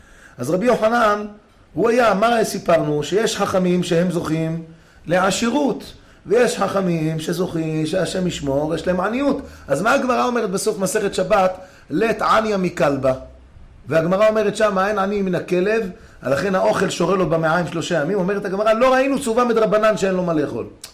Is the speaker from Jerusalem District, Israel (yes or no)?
yes; Jerusalem, Jerusalem District, Israel; also born or lived in Tiberias; אני גם כשגרתי בטבריה, 9 שנים, מאיפה אתה? הייתי אומר להם, אני מירושלים. אני מירושלים.